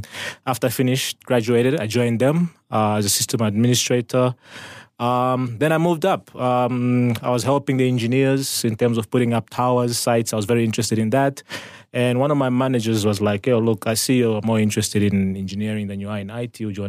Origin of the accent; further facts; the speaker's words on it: Zambezi, Namibia; also born or lived in Windhoek; Sivulamunda is where all my family comes from. It's my grandfather's land. I was born in Windhoek, but moved back to the Zambezi region a few years later. So that's where I had my stint as a primary school.